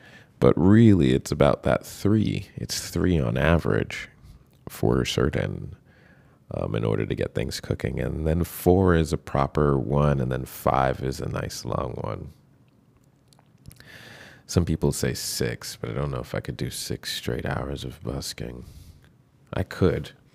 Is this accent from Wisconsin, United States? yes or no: no; New York City, New York, United States; I look at what I do as part of being a New Yorker, an artist that's from New York, and part of contributing to the New Yorkiness of New York.